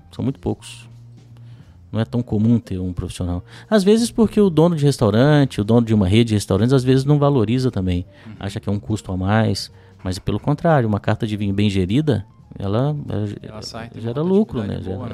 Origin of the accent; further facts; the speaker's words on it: Minas Gerais, Brazil; era uma rede de restaurantes lá de Belo Horizonte, que eu sou mineiro.